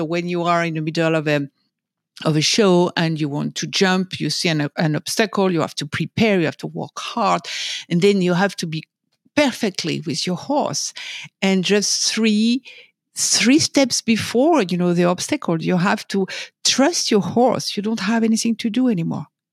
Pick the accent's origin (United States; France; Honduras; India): France; English is a second language; Okay, so I was born and raised in France, as my accent can tell you. And I spent my first, I grew up in the middle of horses. And I grew up as a short jumper.